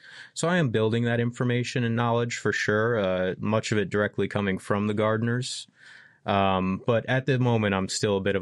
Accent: Michigan, United States; moved away; My first job was in Parks and Rec back in my hometown in Michigan.

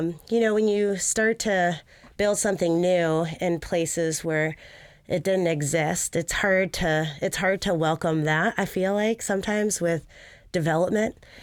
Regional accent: San Francisco, California, United States; now in Anchorage, United States; I was a trail user for my first time in Anchorage. I grew up in San Francisco, so I didn't grow up on trails.

